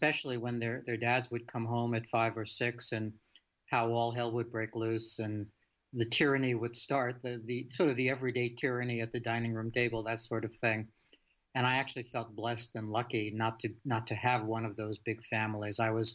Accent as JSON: {"language": "English", "town": "Bronx", "region": "New York", "country": "United States", "tie": "born or raised there", "also_born_or_lived": "Brooklyn", "said": "I grew up in the Bronx in one of those extended crazy-making families with, you know, lots of nutty siblings and aunts and uncles and the whole thing. But my mom and I moved out to Brooklyn when I was about 5 years old"}